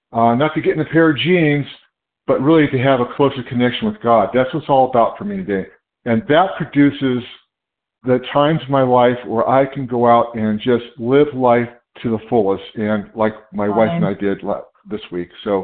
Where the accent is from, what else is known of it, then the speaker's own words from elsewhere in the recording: California, United States; I'm from California.